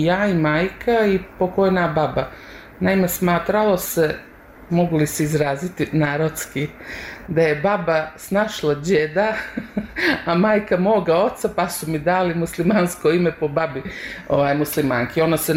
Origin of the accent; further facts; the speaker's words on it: Montenegro; mogla bih se definisati kao nacionalna Crnogorka, ali nisam neko ko je pobožan. Međutim, ljudi uglavnom … doživljavaju kao muslimansko